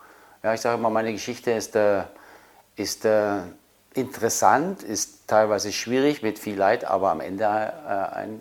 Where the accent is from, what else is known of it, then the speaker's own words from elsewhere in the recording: East Germany, Germany; weil ich bin halt groß geworden in der DDR, wo der Staat sich fast um alles gekümmert hat, auch für junge Menschen.